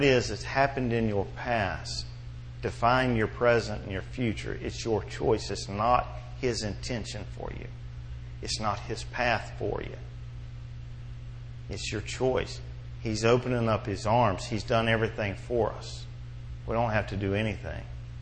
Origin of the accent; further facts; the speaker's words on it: Belle Glade, Florida, United States; I grew up with Kerry in Belglade, so I knew him longer than most folks here in Okeechobee.